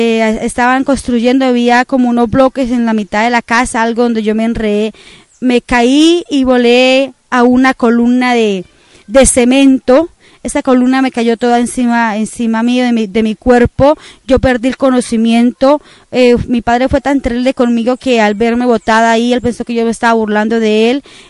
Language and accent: Spanish; Bucaramanga, Santander, Colombia; soy santandereana, nací en la ciudad hermosa de Bucaramanga, en Colombia, en la ciudad de Los Parques, y a la edad de 11 años conocí al Señor Jesucristo